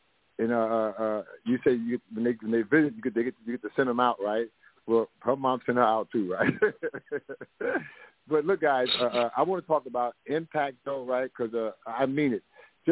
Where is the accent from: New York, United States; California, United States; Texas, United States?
New York, United States; New York City; I'm from the Bronx, New York, and I'm actually doing a full-featured Hollywood movie on my life.